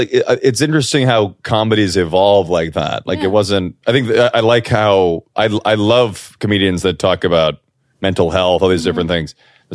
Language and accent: English; Chicago, Illinois, United States; a great family growing up in Chicago, amazing childhood, great friends and family.